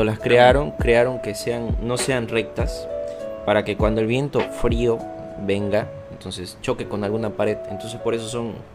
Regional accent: Vallegrande, Santa Cruz, Bolivia; yo cuando era niño vivía en Valle Grande, pero venía a visitar a mis primos

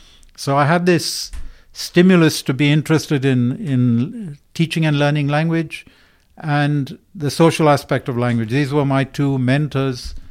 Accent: England, United Kingdom; And I grew up in England speaking English and being treated as a foreigner.

